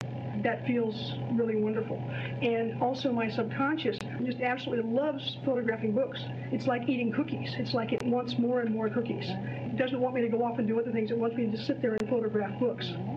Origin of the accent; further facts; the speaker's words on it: Atlanta, Georgia, United States; I'm from Atlanta, Georgia. I'm a psychologist.